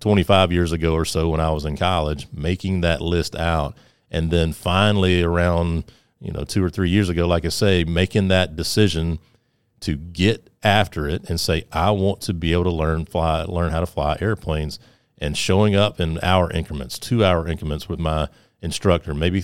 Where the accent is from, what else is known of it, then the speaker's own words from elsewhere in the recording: Sumter, South Carolina, United States; I grew up near Shaw Air Force Base, right outside of Sumter, South Carolina, and I dreamed of flying airplanes as a kid.